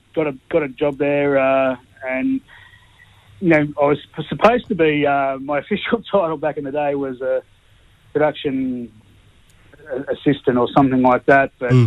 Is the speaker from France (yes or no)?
no; Coffs Harbour, New South Wales, Australia; now in Lake Illawarra, Australia; But, I'm from Coffs Harbour, me. So, big shout out to all the mob up home there